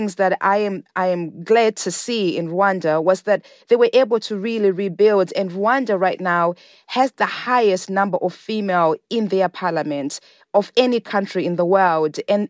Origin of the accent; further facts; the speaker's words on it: Zimbabwe; I grew up in Zimbabwe and we were colonized by Britain.